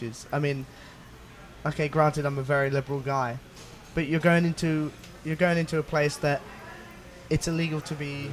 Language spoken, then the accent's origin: English; United Kingdom; I say we, because we're British, we're bitter that we didn't get the World Cup in 2018